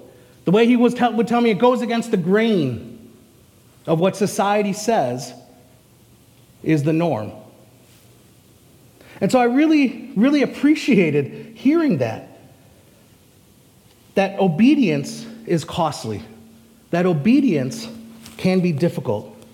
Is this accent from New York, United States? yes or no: no; Texas, United States; born there; also born or lived in Uganda / Russia / Canada; I was born in Texas. My family moved up here when my dad got a job at General Mills and Power Packaging